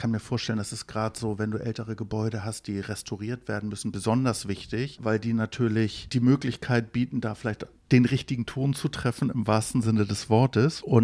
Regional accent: Hamburg, Germany; ich bin in Hamburgs Osten auch groß geworden

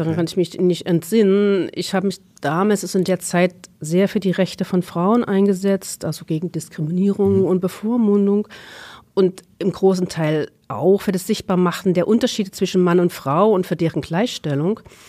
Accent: Dresden, Saxony, Germany; das ist meine alte Heimatstadt.

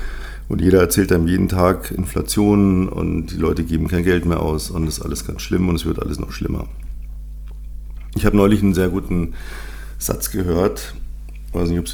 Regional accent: Munich, Bavaria, Germany; Also wenn ich unterwegs bin, da kommt dann der gebürtige Münchner bei mir durch.

